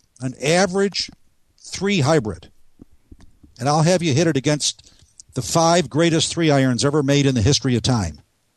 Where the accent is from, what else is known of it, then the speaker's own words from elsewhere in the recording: New York, United States; Upstate New York, and the dairy country